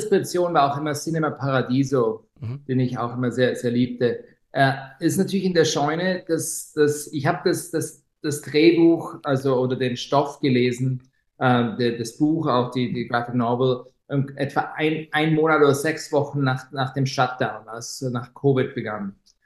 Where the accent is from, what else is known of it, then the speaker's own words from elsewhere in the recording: Switzerland; ich bin in der Schweiz in den Bergen aufgewachsen